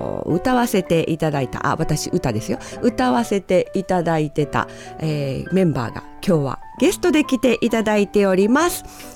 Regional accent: Osaka, Japan; 実は、私、大阪なんですけども

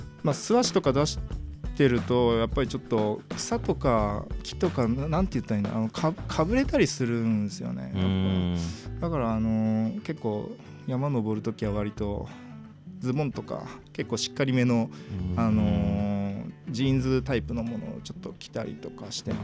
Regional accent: Nara, Japan; now in Tokyo, Japan; 僕は出身、奈良県なんですけれども、はいはい、そう、まあ、東京に来て、まあ、今年で、そうですね、8年になるんで

